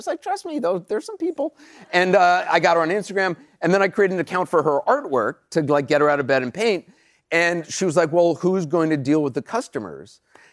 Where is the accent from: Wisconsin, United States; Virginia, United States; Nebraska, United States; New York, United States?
New York, United States; New York City; I would, my friend Michael Uchtdell lived across the street in a high rise. And I would go over there and trick-or-treat.